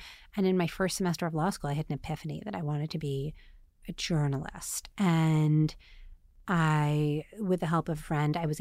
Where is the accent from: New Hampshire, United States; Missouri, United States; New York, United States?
New York, United States; Staten Island; also born or lived in Queens / New Jersey; Okay, so I grew up like totally like Bridge and Tunnel, New York, before it was cool. I'm from Staten Island and Queens and New Jersey.